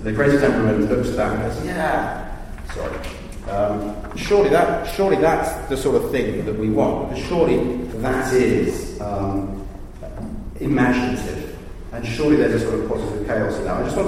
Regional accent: London, United Kingdom; gyratory just puts bad thoughts in my head as a Londoner.

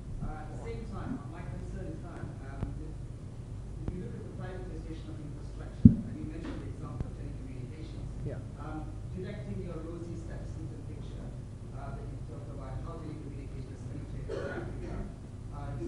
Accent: Paris, Île-de-France, France; I'm from Paris.

